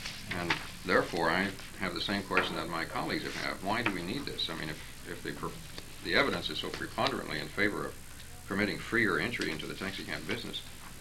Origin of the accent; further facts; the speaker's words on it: Homer, Alaska, United States; My hometown of Homer has for years regulated the number of taxi cabs.